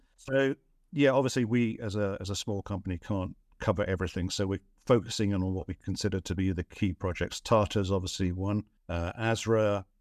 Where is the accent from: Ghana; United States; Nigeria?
Ghana; born there; also born or lived in Botswana; No. I wasn't born there. I was born in Ghana.